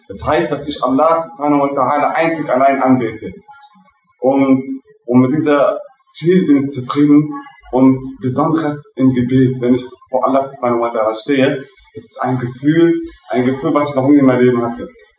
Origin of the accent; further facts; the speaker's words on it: Germany; ich komme aus Deutschland